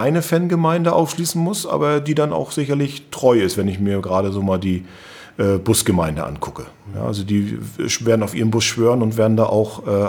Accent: Rostock, Mecklenburg-Vorpommern, Germany; born there; ich bin ja eben gebürtiger Rostocker

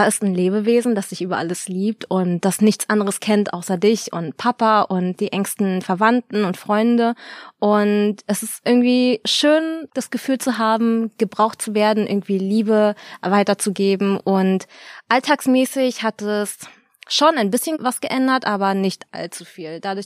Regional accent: Berlin, Germany; now in Cologne, Germany; ich bin gebürtige Berlinerin

